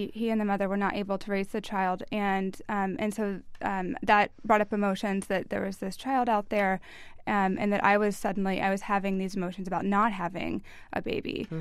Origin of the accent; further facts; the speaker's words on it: Kentucky, United States; I was raised in Kentucky, so I didn't hear anything about abortion growing up except on billboards